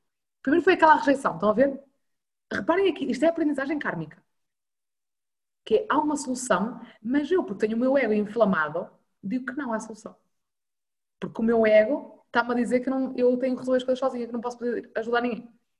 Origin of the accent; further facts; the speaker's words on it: Norte, Portugal; sou do Norte, ok, desculpem as neiras